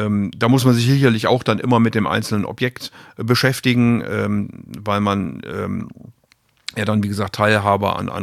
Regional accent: Rhineland, Germany; da, wo ich herkomme, nämlich im Rheinland.

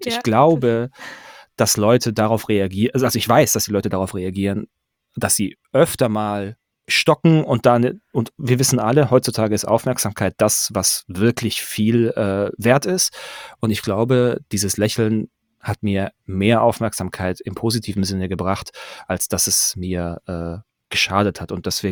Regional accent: Pforzheim, Baden-Württemberg, Germany; Ich bin in Pforzheim groß geworden

